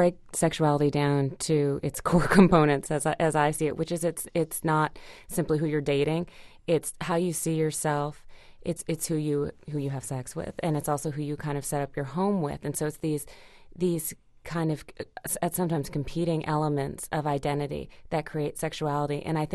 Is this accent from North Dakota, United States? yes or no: yes; Fargo, North Dakota, United States; And I'm from Fargo, North Dakota